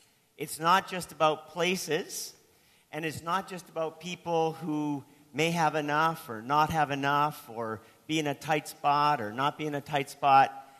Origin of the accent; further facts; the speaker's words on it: Canada; So, that means I'm from Canada.